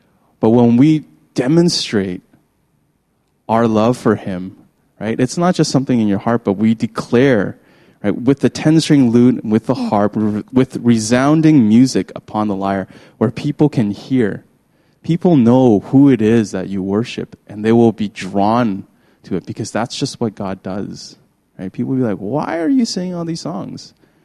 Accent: Vancouver, British Columbia, Canada; Like, I'm from Vancouver.

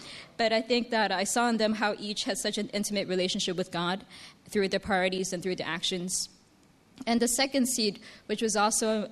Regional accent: Hong Kong; when he knew that I was from Hong Kong

